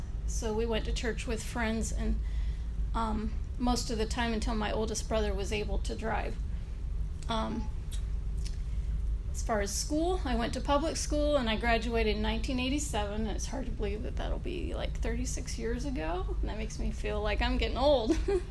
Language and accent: English; Sugarcreek, Ohio, United States; also born or lived in Dover; I was born in Dover, Ohio, and I've lived all my life in Sugar Creek, and some people come for Amish country, but that's where I've grown up, and it's a great place to be.